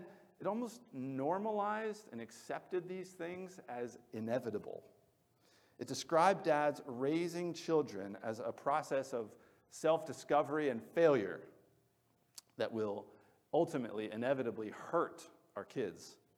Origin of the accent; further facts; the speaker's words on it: Lancaster, Pennsylvania, United States; It's real near where Bonnie and I grew up in Lancaster.